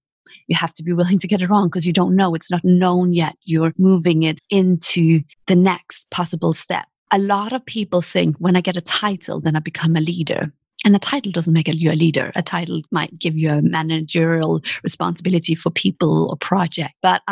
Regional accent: Denmark; moved away; No one, when I was growing up in Denmark, told me I could be a coach.

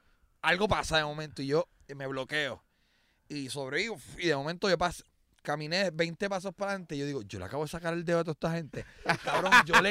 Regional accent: Wisconsin, United States; me crié en Wisconsin.

